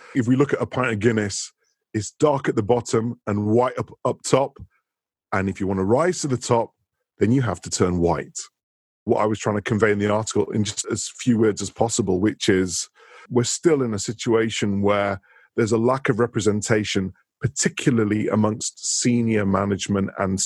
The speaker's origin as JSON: {"language": "English", "town": "Manchester", "region": "North West England", "country": "United Kingdom", "tie": "born or raised there", "said": "And I'm born and raised in Manchester"}